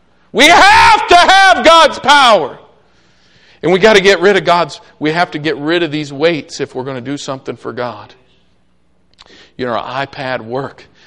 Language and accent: English; Ohio, United States; And you know, I grew up in Ohio.